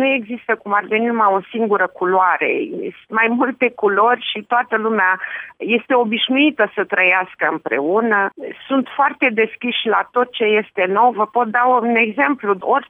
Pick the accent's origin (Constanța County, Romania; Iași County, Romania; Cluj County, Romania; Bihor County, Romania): Iași County, Romania; Iași; când spun România, spun Iași. Eu sunt ieșeancă și sunt o mare îndrăgostită de Iași.